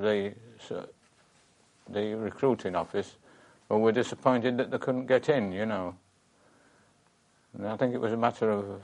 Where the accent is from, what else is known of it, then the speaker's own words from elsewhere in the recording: Hull, Yorkshire and the Humber, United Kingdom; born there; I was born in Hull, well, on the outskirts. I think just outside it in those days because they wanted the boundaries.